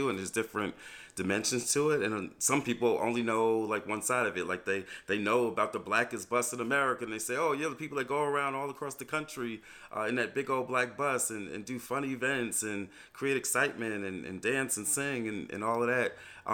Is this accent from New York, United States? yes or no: yes; New York, United States; accent: New York; moved away as an adult; I'm from New York originally.